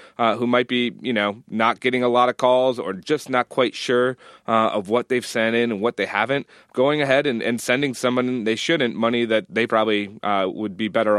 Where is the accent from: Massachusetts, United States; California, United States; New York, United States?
New York, United States; Buffalo; I grew up in Buffalo, so we would get one when they closed the roads and the schools.